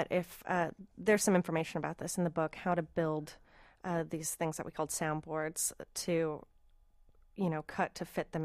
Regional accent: Minneapolis, Minnesota, United States; I grew up in Minneapolis in the punk scene, punk and noise scene there.

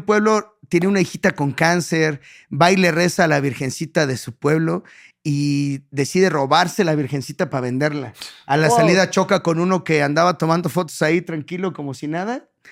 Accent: Chimalhuacán, State of Mexico, Mexico; Miren, yo crecí en Chimalhuacán

